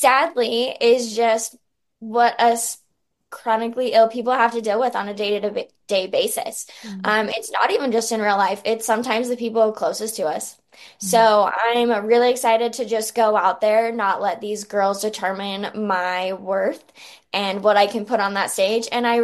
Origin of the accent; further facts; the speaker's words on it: Utah, United States; And I love representing my home state.